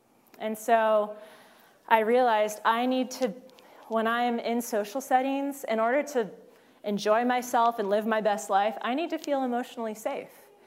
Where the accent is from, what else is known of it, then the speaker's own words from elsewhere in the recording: San Diego, California, United States; I'm from San Diego